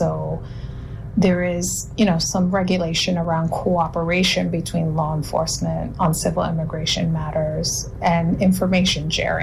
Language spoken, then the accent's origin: English; Brooklyn, New York, United States; Well, you know, as a Brooklynite, thank you for pointing that out, something I'm very proud of. And just as a New Yorker, we might be in a rush.